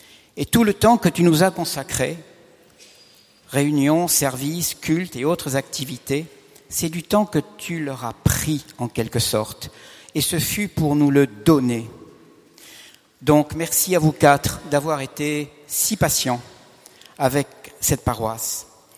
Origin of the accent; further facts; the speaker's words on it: Southern France, France; comme on dit chez moi dans le Midi, il ne faut pas fatiguer l'avenir